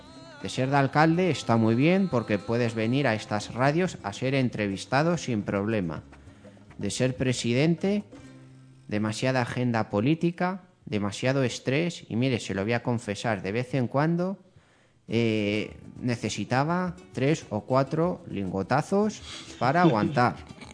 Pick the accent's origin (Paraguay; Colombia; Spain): Spain; León, Castile and León; estuve en León, en mi tierra.